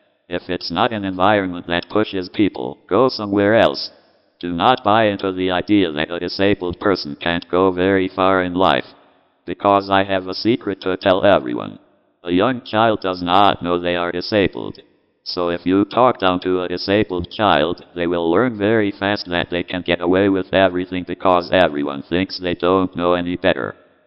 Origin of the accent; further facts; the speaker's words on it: Minnesota, United States; I grew up in Minnesota, and for the most part we were expected to learn in school.